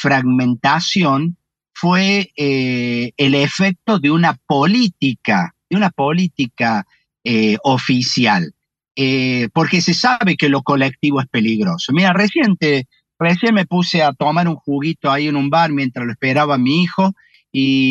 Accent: Córdoba, Argentina; soy hijo y nieto de italiano y bisnieto de austríaco y de árabes, obviamente. Pero yo me siento bien cordobés a ritmo … con gusto a peperina.

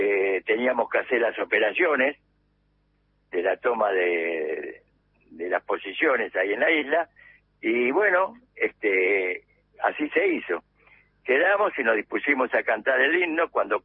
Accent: Argentina; Era lo que teníamos que hacer como argentinos, como jóvenes argentinos.

